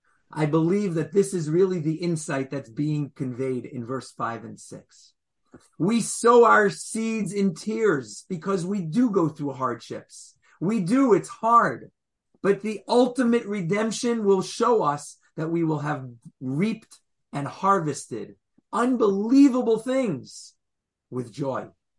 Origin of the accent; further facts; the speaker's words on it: New York, United States; I'm from New York. I have a hard time saying that word.